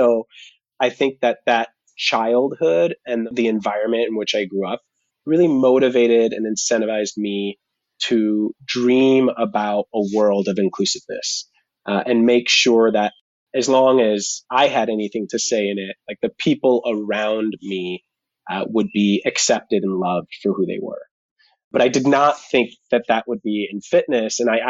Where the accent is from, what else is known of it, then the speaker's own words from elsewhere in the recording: Midwest, United States; So I grew up in the Midwest. I was raised by a mother from southern Italy and a father from Cuba